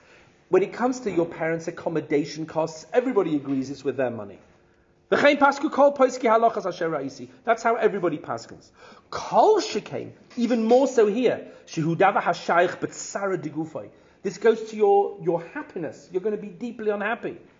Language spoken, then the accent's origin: English; England, United Kingdom; sweater, sorry, I'm being English for a second